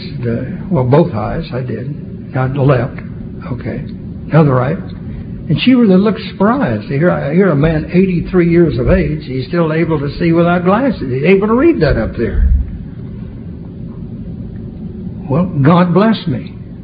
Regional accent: Texas, United States; now in California, United States; And so then, coming to California and being a Texas, and you don't need glasses to drive.

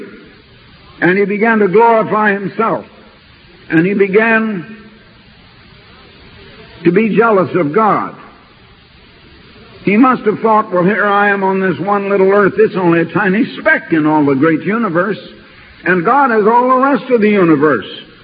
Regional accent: Iowa, United States; now in Oregon, United States; it was like the song that was so popular when we came out to Oregon from Iowa back in 1924.

